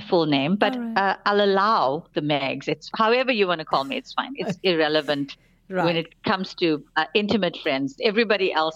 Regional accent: South Africa; So in general, I'm generally a South African.

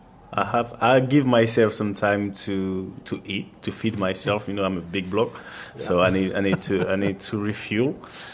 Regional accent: France; I grew up in France, but in my house, it was Cameroon. I was in France, but everything was Cameroonian, honestly, from start to finish.

